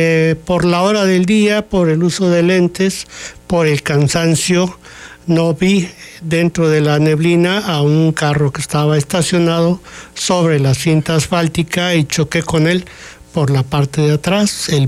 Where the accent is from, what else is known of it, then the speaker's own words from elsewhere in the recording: Mexico City, Mexico; moved away as an adult; now in Chiapas, Mexico; Sí, yo soy de la Ciudad de México, soy oriundo de allá. Ahí hice todos mis estudios. Yo terminé en el año de 1972, de salir de la escuela de la Universidad Nacional Autónoma de México y me vine a radicar a Chiapas.